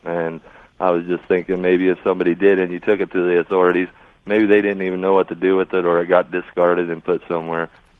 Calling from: Modesto, California, United States; I'm calling from Modesto, California.

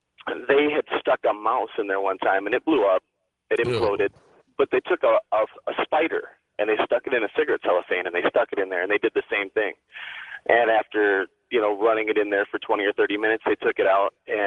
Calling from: Upper Sandusky, Ohio, United States; Right now I'm in Upper Sandusky, Ohio. I'm a truck driver.

